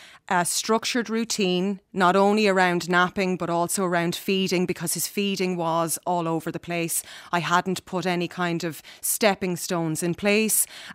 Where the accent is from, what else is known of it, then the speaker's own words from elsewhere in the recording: Cavan, Ulster, Ireland; now in Kildare, Ireland; I'm not originally from Kildare, I'm originally from Cavan.